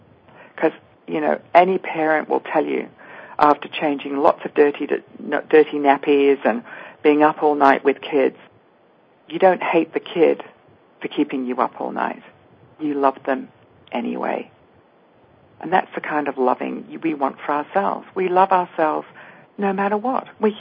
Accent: England, United Kingdom; I come from England

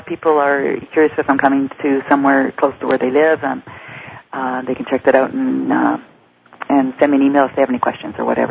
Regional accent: Western Canada, Canada; So I speak for myself as a Canadian. I speak for myself as a Western Canadian. I live in a beautiful, beautiful part of the world.

